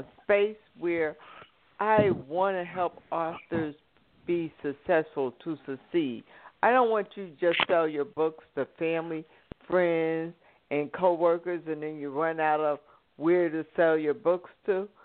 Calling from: Plano, Texas, United States; I'm calling from Plano, Texas, in the Dallas-Fort Worth area.

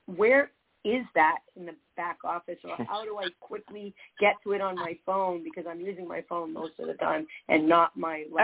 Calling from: Florida, United States; I'm calling you from Florida today.

